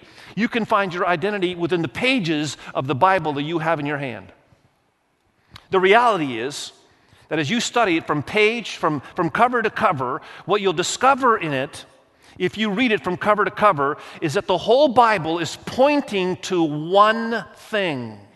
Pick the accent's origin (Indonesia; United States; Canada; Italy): Indonesia; And many of you know I grew up in Indonesia, the largest Islamic country in the world